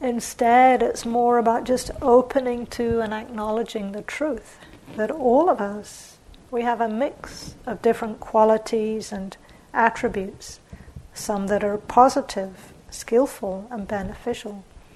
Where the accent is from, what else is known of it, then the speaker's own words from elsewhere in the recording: England, United Kingdom; also born or lived in New Zealand; So for example, I grew up in England and New Zealand.